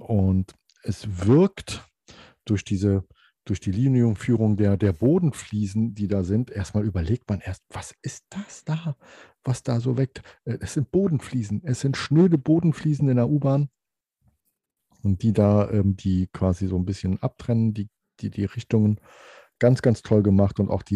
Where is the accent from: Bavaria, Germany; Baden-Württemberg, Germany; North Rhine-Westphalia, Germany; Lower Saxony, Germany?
North Rhine-Westphalia, Germany; Cologne; als Kölner, wenn man lange nicht in Köln war, wie ich, und dann guckt man auf dieses Foto, das weckt Heimatgefühle